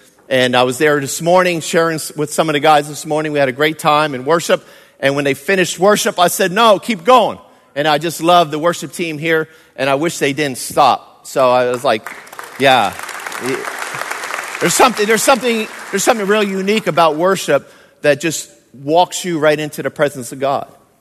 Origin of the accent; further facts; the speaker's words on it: Fort Worth, Texas, United States; now in Riverside, United States; And I come from Dallas and Fort Worth area. I said one time Dallas, Fort Worth, and they said no, Fort Worth, because I was in Fort Worth.